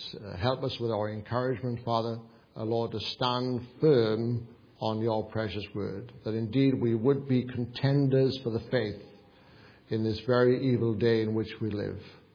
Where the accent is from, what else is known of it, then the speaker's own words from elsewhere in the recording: Wales, United Kingdom; accent: Welsh; I trust you managed to list to understand a large part of what I've said with my Welsh accent.